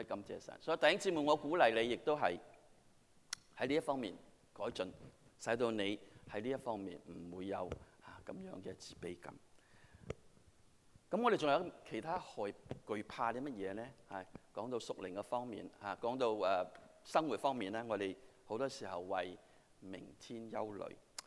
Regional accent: China; 那我們中國人其實是講英文是困難

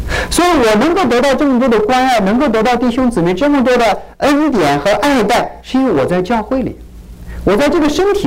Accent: China; 我们中国人勤劳勇敢，是一个伟大的民族，吃苦耐劳，为什么成这样了呢？

